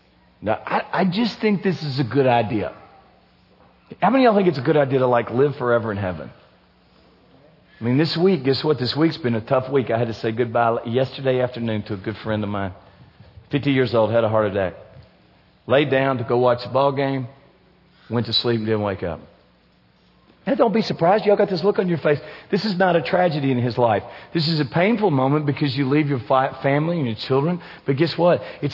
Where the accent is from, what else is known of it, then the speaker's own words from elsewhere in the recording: Kentucky, United States; We're from South Central Kentucky, not supposed to get caught, cussing and smoking and those kind of things.